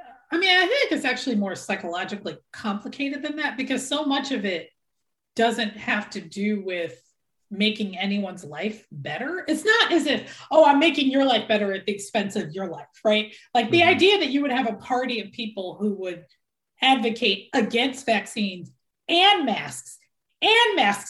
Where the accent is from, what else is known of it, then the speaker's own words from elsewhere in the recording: Philadelphia, Pennsylvania, United States; So I'm from Philadelphia where we had our first Black mayor when I was young, Wilson Good, and that was in the 80s.